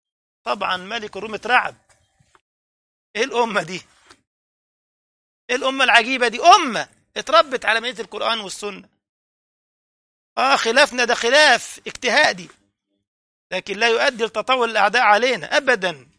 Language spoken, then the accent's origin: Arabic; Egypt; وكان عندنا في مصر إلى عهود قريبة سلالة العلويين